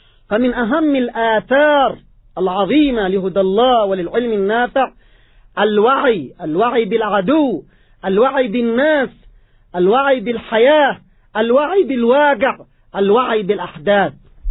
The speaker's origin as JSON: {"language": "Arabic", "country": "Yemen", "said": "نحن كشعب يمني"}